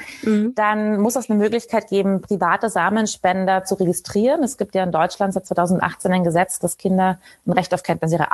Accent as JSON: {"language": "German", "country": "Austria", "accent": "Austrian", "said": "das war mein österreichischer Dialekt."}